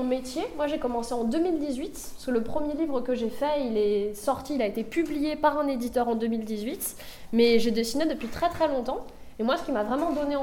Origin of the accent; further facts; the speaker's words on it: Paris, Île-de-France, France; also born or lived in Strasbourg; Bon moi je suis née à Paris, j'ai passé 18 ans à Paris et quand ensuite j'ai fini le lycée et je suis allée faire des études, je suis partie à Strasbourg